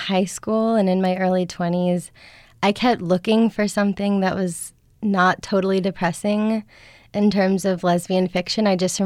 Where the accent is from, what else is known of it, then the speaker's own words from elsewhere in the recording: Marshfield, Massachusetts, United States; Hopewonk, Massachusetts is based on my hometown, Marshfield.